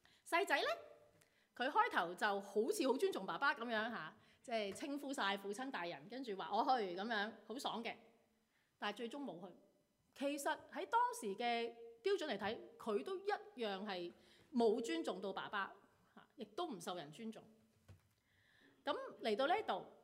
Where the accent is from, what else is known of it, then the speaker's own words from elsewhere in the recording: China; 即係好似我哋中國人咁樣分得好清楚嘅。